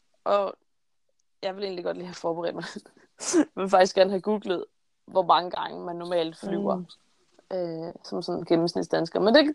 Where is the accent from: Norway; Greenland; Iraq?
Norway; Jeg sidder på mit værelse hjemme i Norge.